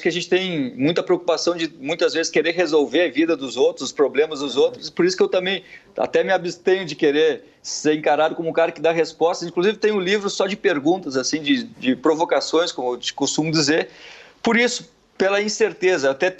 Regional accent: Rio Grande do Sul, Brazil; now in Rio de Janeiro, Brazil; Eu sou gaúcho, mas moro no Rio há uma década.

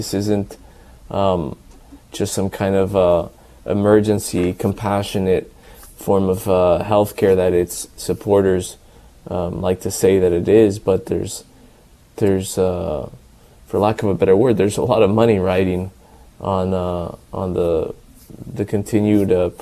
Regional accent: Los Angeles, California, United States; even in my hometown of L.A., that would make these places what they call abortion havens.

